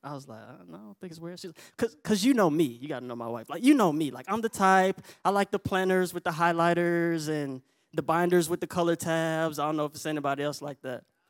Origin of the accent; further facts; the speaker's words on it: the South, United States; growing up in the South, when you ask someone like, man, are you a Christian? You know, we quit to respond like, man, I grew up in the church, man.